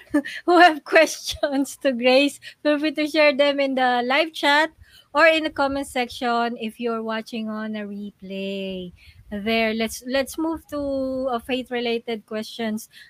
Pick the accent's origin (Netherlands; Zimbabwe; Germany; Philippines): Philippines; being a Filipino, I know most of us are very sensitive to what our clients are saying